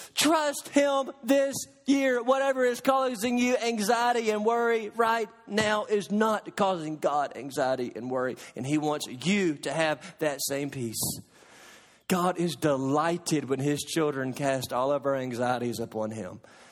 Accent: Kentucky, United States; I grew up around Lake Barkley in western Kentucky, one of the largest man-made lakes in the country, Kentucky Lake.

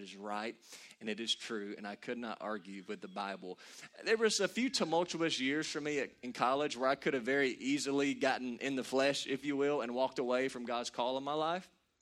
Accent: Katy, Kentucky, United States; Now, I grew up in Katy, Kentucky, and was in church every time the doors were open.

